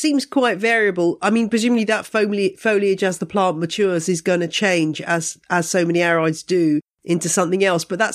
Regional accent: United Kingdom; I mean, I find as a British plant person that it's kind of interesting being part of this global community

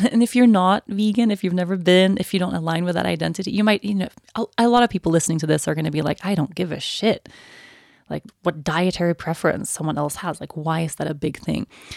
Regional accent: Sweden; moved away as an adult; becoming vegan was one of the first changes I made when I turned 18 and I moved away from Sweden.

